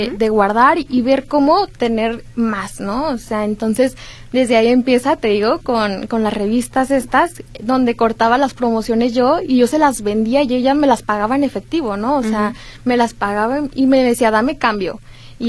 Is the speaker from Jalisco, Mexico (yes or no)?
yes; Zapopan, Jalisco, Mexico; born there; Tengo 20 años, soy nacida aquí en Zapopan, Jalisco.